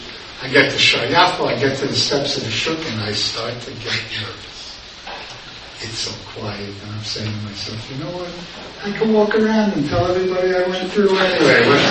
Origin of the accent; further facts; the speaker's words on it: Newark, New Jersey, United States; I was born and raised in Newark.